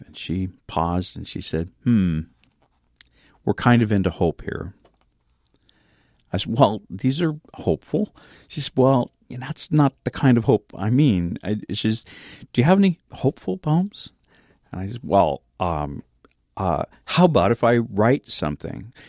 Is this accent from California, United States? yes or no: no; Fidalgo Island, Washington, United States; I grew up on Fidalgo Island, and when I was a kid, there was a tiny country store nearby where I lived